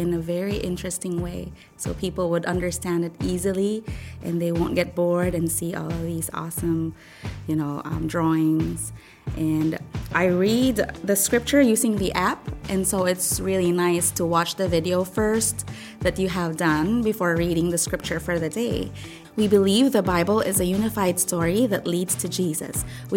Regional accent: Philippines; now in Okinawa, Japan; I'm from the Philippines, but I live in Okinawa, Japan.

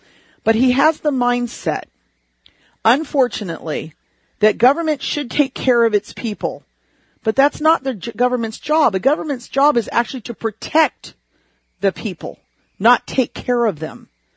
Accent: United States; I don't know about you, but I am an American, and I want America to win first.

